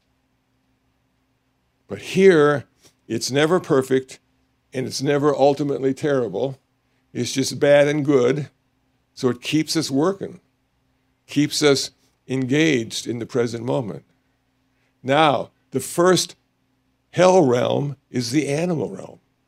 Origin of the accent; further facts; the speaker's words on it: Iowa, United States; born there; I was born in Iowa. Everybody in Iowa had a soul.